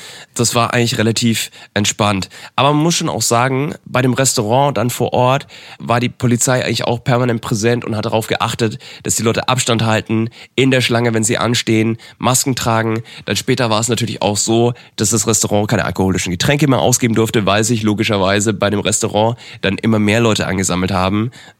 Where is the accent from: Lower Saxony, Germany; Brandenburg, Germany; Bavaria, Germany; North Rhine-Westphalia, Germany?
Bavaria, Germany; Nuremberg; ich komme ursprünglich auch aus Nürnberg.